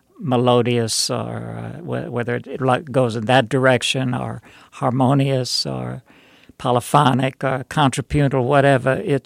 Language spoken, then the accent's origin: English; Cincinnati, Ohio, United States; I returned to my hometown, Cincinnati